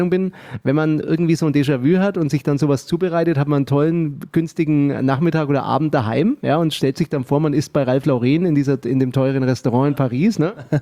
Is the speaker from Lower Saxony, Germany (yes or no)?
no; Nuremberg, Bavaria, Germany; bin ich gern mal in meiner Heimat unterwegs. Denn ihr glaubt gar nicht, was Nürnberg, das gute Nürnberg in Franken, nicht in Bayern, sondern in Franken